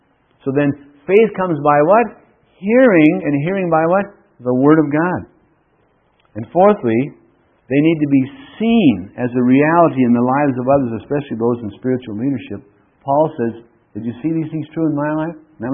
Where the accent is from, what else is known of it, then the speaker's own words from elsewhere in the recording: Duluth, Minnesota, United States; Sometimes in the fall and winter, and when I was raised in Duluth, it's dark up there for weeks. Overcast. Kind of depressing.